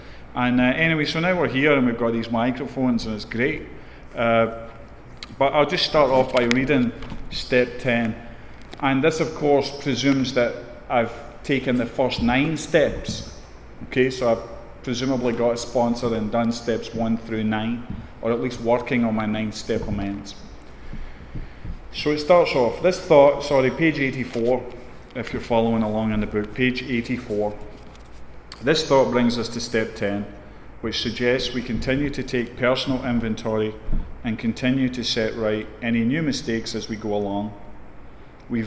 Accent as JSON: {"language": "English", "region": "Scotland", "country": "United Kingdom", "said": "So I'm from Scotland, so that excuse doesn't really carry much weight with me."}